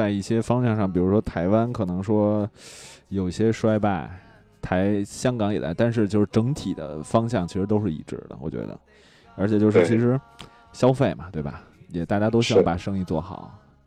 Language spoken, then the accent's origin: Chinese; northern China, China; 因为我是北方人嘛，对吧？所以其实在语言上有很大的障碍